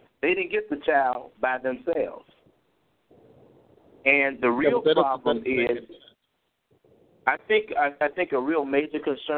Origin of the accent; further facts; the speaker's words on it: Chicago, Illinois, United States; You know, I grew up in Chicago